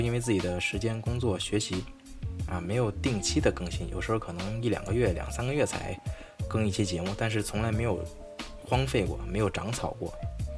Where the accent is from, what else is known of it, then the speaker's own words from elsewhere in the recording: China; 就是关于我们大陆人吃不起茶叶蛋这个事情啊